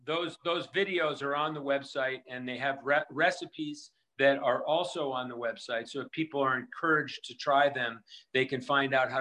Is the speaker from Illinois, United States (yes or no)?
yes; Winnetka, Illinois, United States; I grew up on the North Shore of Chicago in Winnetka, Illinois, where I rode a bike every day to school and to play and whatnot. And that was pretty much, I was a suburban bicycle kid.